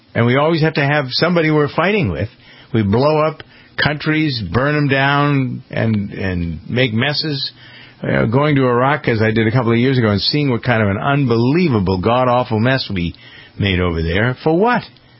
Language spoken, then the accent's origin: English; United States; And I'm probably most angry about Vietnam myself as a as an American.